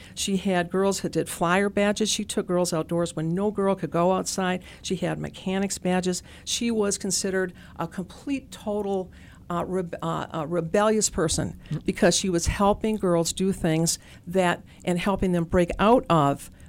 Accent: Port Huron, Michigan, United States; I was raised in Port Huron, which is a very big hockey town

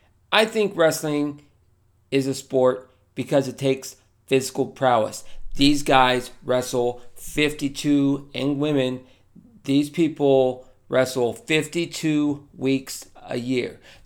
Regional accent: Florida, United States; And my boy Muhammad Mo Muscle Darius from my hometown Tyesville, Florida

